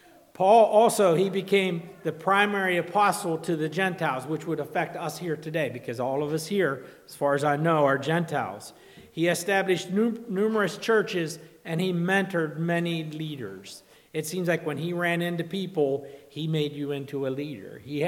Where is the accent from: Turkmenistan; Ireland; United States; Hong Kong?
United States; And, you know, I'm an American enough that can get to be frustrating.